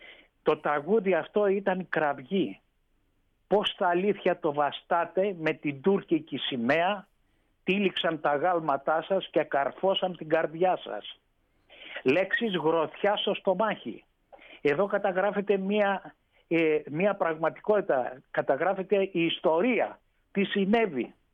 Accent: Lamia, Central Greece, Greece; γεννήθηκα και μεγάλωσα στη Λαμία, κοντά σε ήρωες, στον Αθανάσιο Διάκο, στο Λεωνίδα, έμαθα την ιστορία, προέρχομαι από γονείς εκπαιδευτικούς

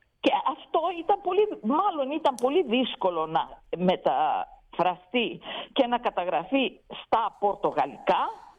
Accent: Greece; Κοιτάξτε, ως Ελληνίδα, παντού όπου πήγαινα, προσπαθούσα να βρω ρίζες.

